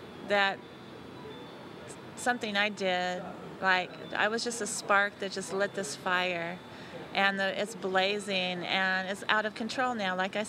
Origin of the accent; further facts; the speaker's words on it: United States; I believe that it is my right and responsibility as an American to question our government when our government is wrong.